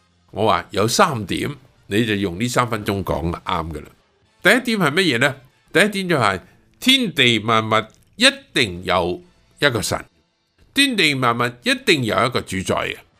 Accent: Guangdong, China; 我哋广东人所谓黐线啊，

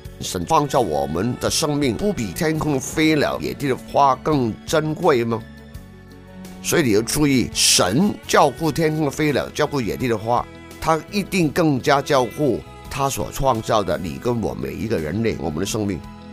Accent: China; 所以你发觉了这个我们中国人特通啊，特别明白是吧

